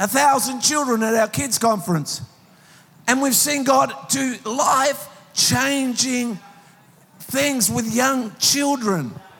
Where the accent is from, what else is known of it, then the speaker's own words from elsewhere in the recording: Papua New Guinea; born there; I was born in Papua New Guinea.